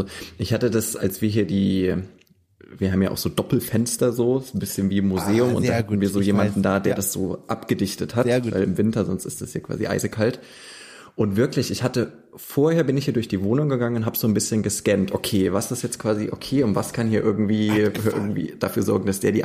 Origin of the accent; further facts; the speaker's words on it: Leipzig, Saxony, Germany; ich komme ja aus Leipzig